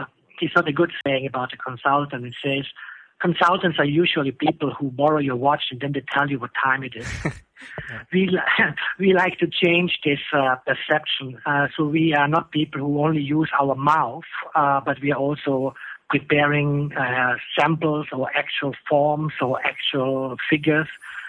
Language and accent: English; Austria; now in Thailand; I am actually from Austria, and I do have the privilege to live and work here in Thailand since about 24 years.